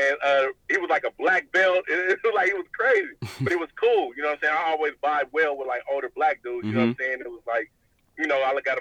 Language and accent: English; California, United States; Yeah, like, oh, I'm a Californian kid, man.